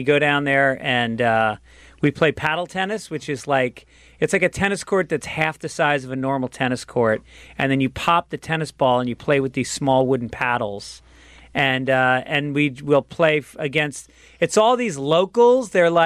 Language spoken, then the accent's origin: English; New York, United States; And I grew up in New York, so in the fall I would rake leaves, and I would have people pay me by the bag